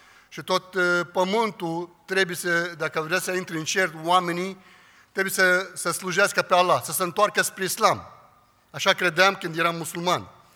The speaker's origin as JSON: {"language": "Romanian", "country": "Lebanon", "said": "Sunt din Liban, dintr-o familie de musulmani șeiți"}